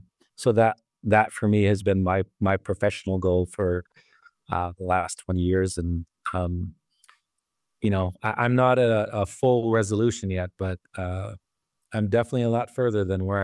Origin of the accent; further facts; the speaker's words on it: Bad River Reservation, Wisconsin, United States; I grew up on the Bad River Reservation in northern Wisconsin. I just recently moved back. So that place will always be home.